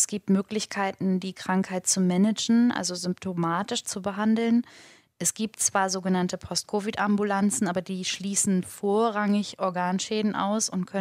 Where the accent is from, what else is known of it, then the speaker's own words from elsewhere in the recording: Hamburg, Germany; die Alte ist nervös, würde man bei uns in Hamburg sagen.